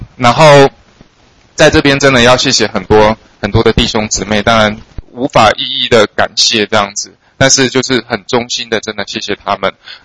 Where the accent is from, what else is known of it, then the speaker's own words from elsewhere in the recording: Taichung, Taiwan; now in United States; 我是来自于台湾的台中